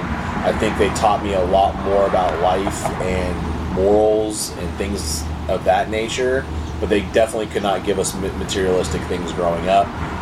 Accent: Sacramento, California, United States; obviously, I was raised in California. You know, shout out to Sacramento, which is where I was raised. I grew up in a very lower middle class family.

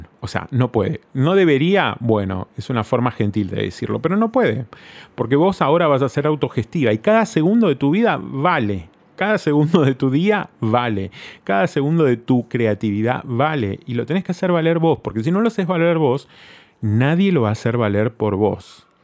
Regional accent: Trujillo, La Libertad, Peru; Soy de Trujillo, una de las ciudades más grandes del Perú, ubicada al norte.

